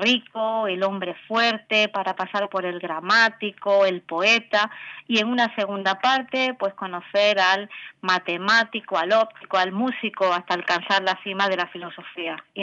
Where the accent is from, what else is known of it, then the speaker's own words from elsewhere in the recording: Granada, Andalusia, Spain; a mí me entristece, como granadina